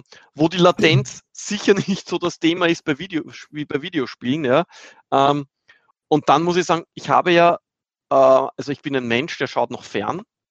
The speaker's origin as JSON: {"language": "German", "country": "Austria", "said": "Bei uns in Österreich"}